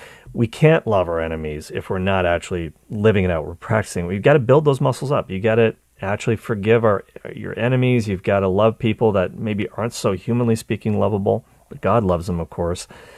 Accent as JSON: {"language": "English", "town": "Cole Harbour", "region": "Nova Scotia", "country": "Canada", "tie": "born or raised there", "said": "Nathan McKinnon, who's from my hometown of Cole Harbour, Nova Scotia."}